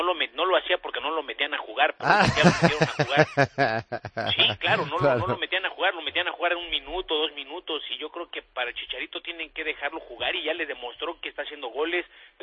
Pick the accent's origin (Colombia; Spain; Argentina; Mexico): Mexico; Mexico City; Me encantaría que fuera en mi país.